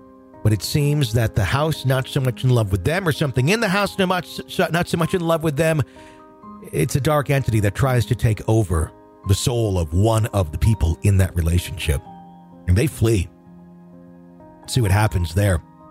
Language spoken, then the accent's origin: English; Wisconsin, United States; now in Minneapolis, United States; I'm from Wisconsin, but moved to Minneapolis a few years back. I have a best friend who still lives in Wisconsin